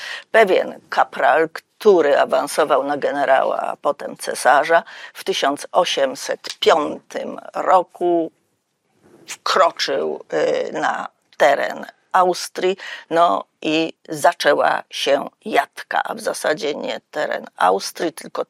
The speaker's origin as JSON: {"language": "Polish", "region": "Silesian Voivodeship", "country": "Poland", "said": "Złoża węgla bardzo bogate, te, które mamy między innymi u nas na Śląsku"}